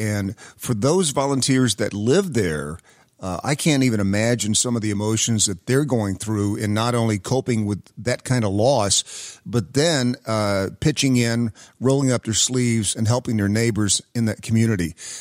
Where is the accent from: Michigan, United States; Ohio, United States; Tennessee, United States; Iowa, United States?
Tennessee, United States; Knoxville; my community, I grew up in Knoxville, Tennessee